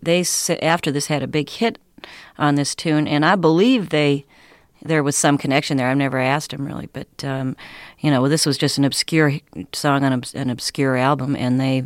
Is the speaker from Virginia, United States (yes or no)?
no; Wisconsin, United States; now in California, United States; when coming from Wisconsin, I mean, I consider myself a pretty hip person. Not because I came from Wisconsin, but I mean, when I lived there, I thought I was real liberal and hip